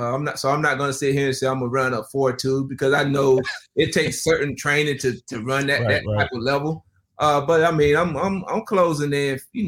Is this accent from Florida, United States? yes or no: yes; Lake Butler, Florida, United States; you know where I'm from Lake Butler.